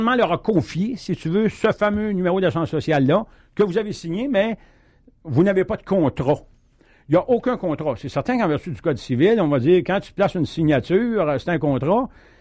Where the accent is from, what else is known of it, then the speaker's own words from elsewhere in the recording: Cowansville, Quebec, Canada; born there; je suis né à Cowansville, je suis d'une famille de 14 enfants, je suis le troisième de la famille, je suis un bricteur-maçon de métier, j'ai une huitième année